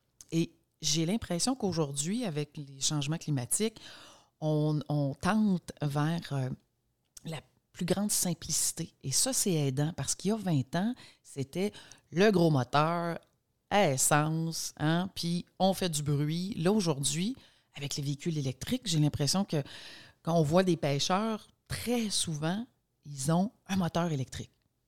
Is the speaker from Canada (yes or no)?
yes; Mont-Laurier, Quebec, Canada; je suis native du nord de la MRC d'Antoine-la-Belle. Donc, je suis native de Mont-Laurier. Et depuis 2001, j'ai fait l'acquisition d'une résidence sur un bord de l'eau dans la municipalité de Lac-des-Écorces.